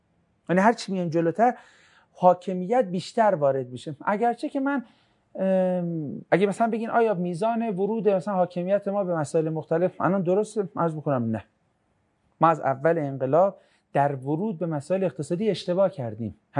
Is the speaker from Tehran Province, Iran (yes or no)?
yes; Tehran, Tehran Province, Iran; حالا هر کی یه جایی، ما تهرانیم یه جور گرممونه.